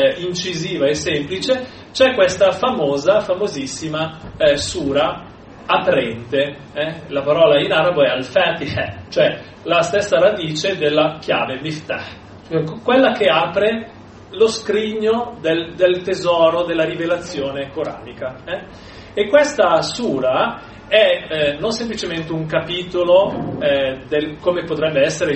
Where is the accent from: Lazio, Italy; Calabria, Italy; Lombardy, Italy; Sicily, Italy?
Lombardy, Italy; sono brianzolo, ecco, la terra della promessa, per me la terra della promessa è la Brianza